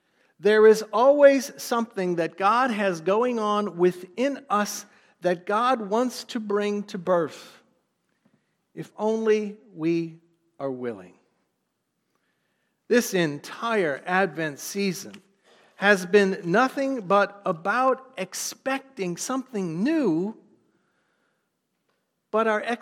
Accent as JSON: {"language": "English", "town": "St. Louis", "region": "Missouri", "country": "United States", "tie": "born or raised there", "said": "she hails from my hometown of St. Louis"}